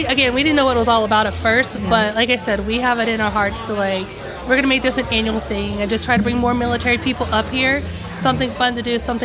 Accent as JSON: {"language": "English", "town": "Killeen", "region": "Texas", "country": "United States", "said": "Near Fort Cavazos."}